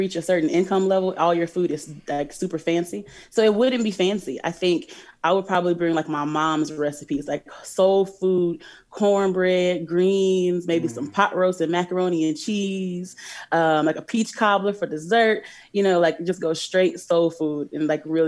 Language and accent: English; Chicago, Illinois, United States; And I am from Chicago. So, and if you're from Chicago, you know Garrett's popcorn.